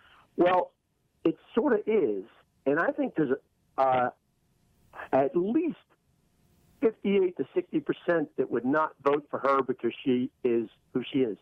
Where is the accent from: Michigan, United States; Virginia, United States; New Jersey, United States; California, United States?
New Jersey, United States; I'm originally from New Jersey.